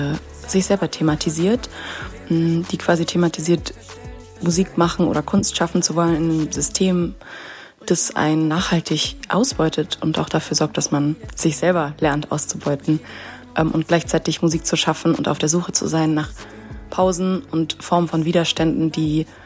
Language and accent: German; Hamburg, Germany; also born or lived in Vienna, Austria; Ich komme aus Hamburg und Wien.